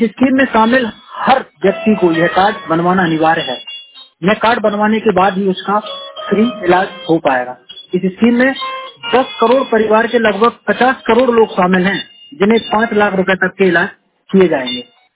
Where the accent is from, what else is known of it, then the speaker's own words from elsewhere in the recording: Isagarh, Madhya Pradesh, India; मैं ईशागढ़ अशोक नगर मध्य प्रदेश का रहने वाला हूँ।